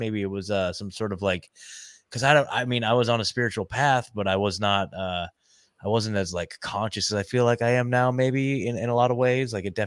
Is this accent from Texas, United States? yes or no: no; Eugene, Oregon, United States; So I'm from Oregon, right? Eugene, Oregon, which is like the hippie capital of the world.